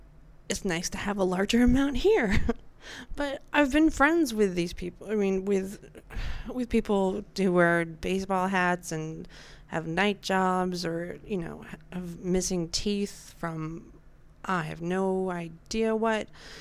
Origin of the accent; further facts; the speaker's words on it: Montana, United States; And this guy knows I'm from Montana.